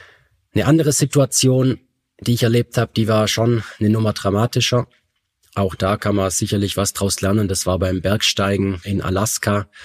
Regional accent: Reutlingen, Baden-Württemberg, Germany; also born or lived in Allgäu; now in Feldkirch, Austria; Ich lebe in Feldkirch. Zuvor habe ich im Allgäu gelebt, in der Nähe von Kempten. Und gebürtig bin ich aus Reutlingen und dort bin ich auch aufgewachsen.

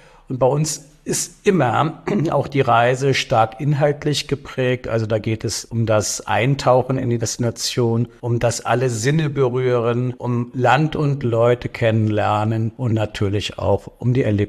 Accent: Berlin, Germany; ich bin Berliner und seit 1989 in dem wunderbarsten Job dieser Welt, nämlich in der Sektion Reise tätig.

